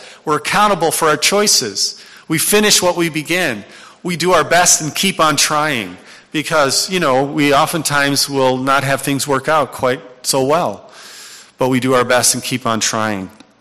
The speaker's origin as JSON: {"language": "English", "country": "Netherlands", "said": "You know, I know in the Netherlands, if I go visit my home country, we eat raw herring."}